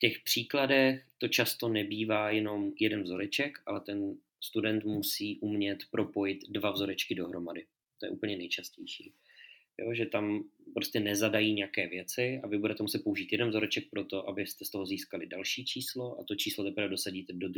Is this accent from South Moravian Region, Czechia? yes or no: yes; Brno, South Moravian Region, Czechia; A já teda pocházím z Brna